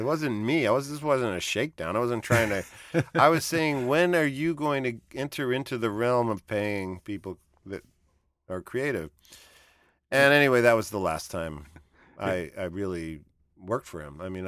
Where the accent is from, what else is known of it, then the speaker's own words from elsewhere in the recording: New York City, New York, United States; But I grew up with that in New York City.